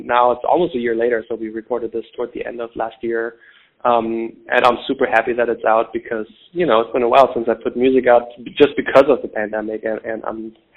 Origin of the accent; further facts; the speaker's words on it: Lower Saxony, Germany; I'm from a small town near Hanover, Germany, West Germany, so not a lot of access to live venues, although some.